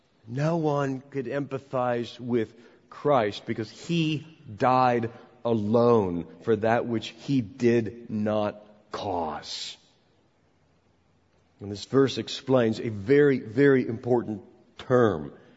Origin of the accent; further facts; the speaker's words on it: United States; Now, I grew up in America